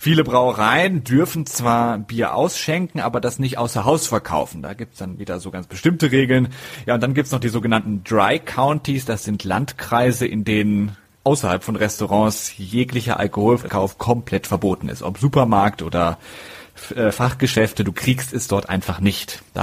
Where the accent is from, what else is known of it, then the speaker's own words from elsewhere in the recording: Detmold, North Rhine-Westphalia, Germany; Da gibt es zum Beispiel ein Berlin, ein Detmold, wo ich herkomme.